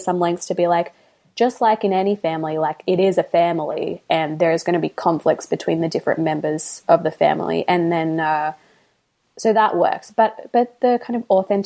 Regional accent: Australia; I'm Australian, so we are in the Commonwealth, but Australians are kind of Republicans usually

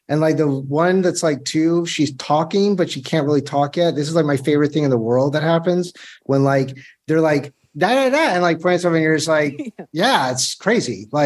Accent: Florida, United States; I mean, I'm from Florida.

